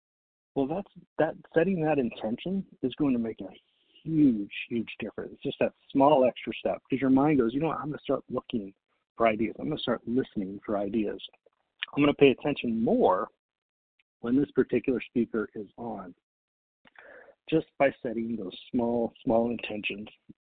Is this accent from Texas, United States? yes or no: yes; Texas, United States; I barely know English. I'm from Texas. What do you mean?"